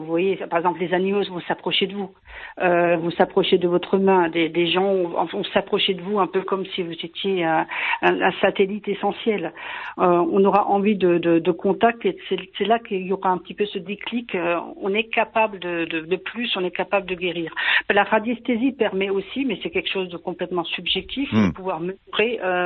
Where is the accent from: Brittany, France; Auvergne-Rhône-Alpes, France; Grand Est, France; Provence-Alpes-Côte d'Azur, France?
Grand Est, France; j'ai démarré en Alsace, c'est ma région d'origine, et puis c'est l'amour qui m'a un petit peu transportée en Normandie.